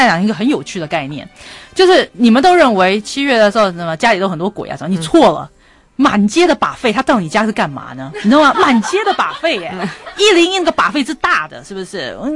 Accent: Taiwan; 各位，我是来自台湾的

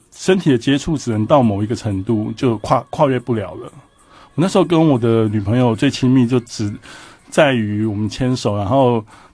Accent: Taiwan; 因为其实我们台湾人还是非常喜欢日本流行文化给我们的影响这样子。

